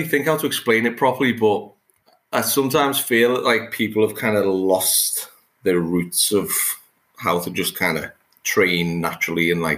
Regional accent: Liverpool, North West England, United Kingdom; I'm from Liverpool in England.

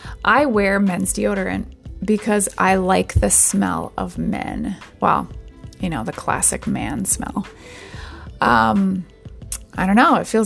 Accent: Blaine, Minnesota, United States; I'm from Blaine, and there was this store in the Northtown Mall called Garden of Eden

